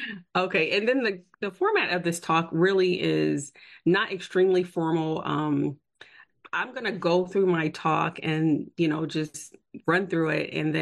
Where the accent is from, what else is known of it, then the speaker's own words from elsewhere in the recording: Detroit, Michigan, United States; I am born and raised in Detroit. And I attended for undergrad at the University of Michigan.